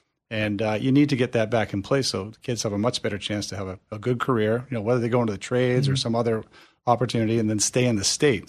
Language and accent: English; Maine, United States; Well, my motivation for getting in is I'm from Maine. I grew up in Maine.